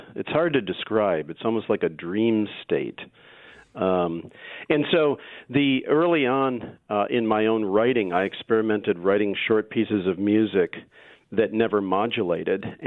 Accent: Wisconsin, United States; My dad always spoke as we were growing up in Wisconsin that beware of those people on the West Coast and the East Coast.

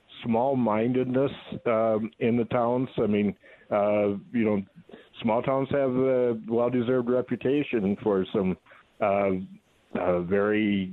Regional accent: North Dakota, United States; I grew up in North Dakota, where even the big towns were small towns

